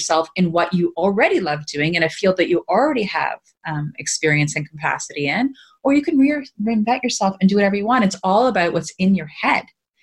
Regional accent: Ontario, Canada; I'm a Canadian wintering in Hilton Head

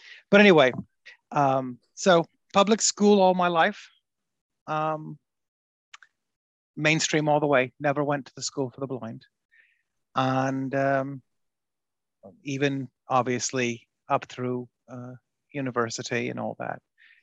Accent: Arizona, United States; moved away as an adult; also born or lived in Tempe, Arizona / Houston, Texas / Las Vegas, Nevada; I was born and grew up in Arizona. I was born in Tempe, Arizona, which is known for ASU. And then I lived in Scottsdale and Phoenix as a child.

